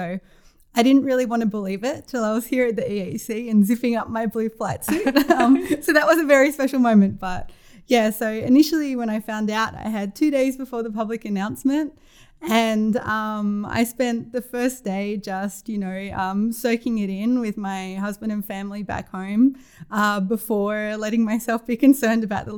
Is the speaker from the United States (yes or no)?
no; Australia; growing up in Australia